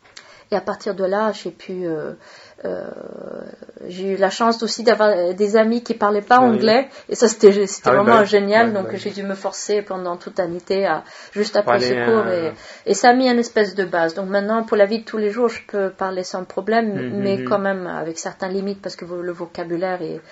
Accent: Stockholm, Stockholm County, Sweden; now in Paris, France; De Stockholm.

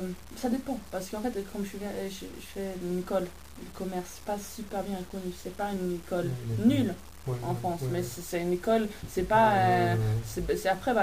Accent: Gothenburg, Västra Götaland, Sweden; French is a second language; Göteborg.

